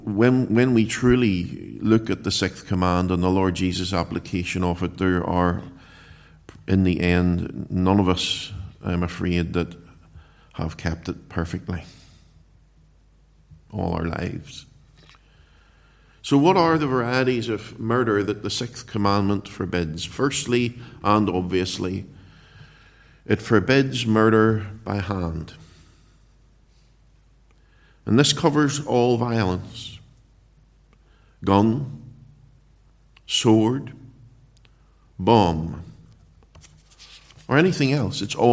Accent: Northern Ireland, United Kingdom; the generation growing up now, don't know what it was like during the Troubles in our wee country. I was born in July 1969

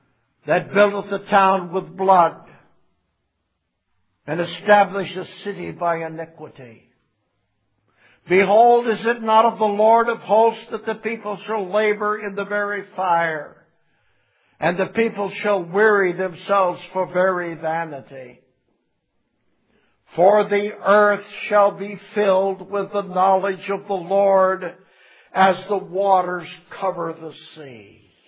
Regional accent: Oregon, United States; born there; I was born in Southern Oregon in 1934. Now you know how old I am.

